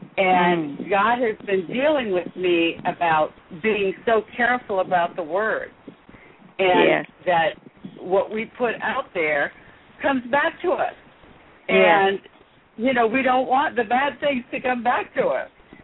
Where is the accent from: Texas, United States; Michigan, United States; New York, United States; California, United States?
Texas, United States; San Antonio; from San Antonio.